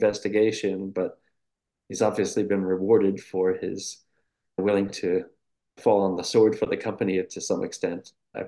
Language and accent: English; Rhode Island, United States; and also I grew up in Rhode Island, all blue collar family